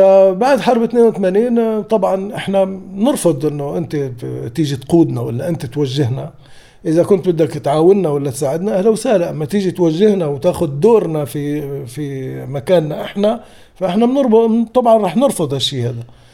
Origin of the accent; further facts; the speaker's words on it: Damascus, Damascus Governorate, Syria; أنا مولود في سوريا عام 64 في مدينة دمشق في منطقة اسمها الشيخ محدين. هذه المنطقة مش مخيمية بس كان تجمع للفلسطينيين، تجمع للفلسطينيين والأكراد كمان